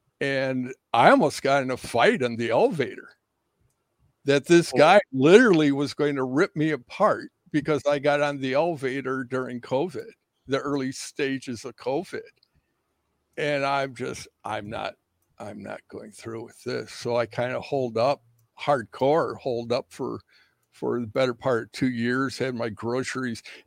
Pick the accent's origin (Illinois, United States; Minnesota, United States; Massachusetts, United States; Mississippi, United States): Illinois, United States; Chicago; He's from Chicago. I'm from Chicago.